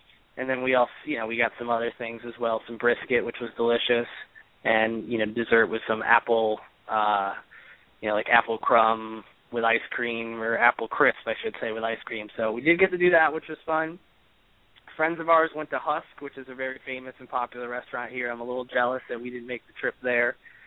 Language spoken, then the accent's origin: English; Connecticut, United States; now in Charleston, United States; I love my hometown. I'm proud of where I'm from, which is up in Connecticut, for those who don't know. Moved here and love it here. Love everything about Charleston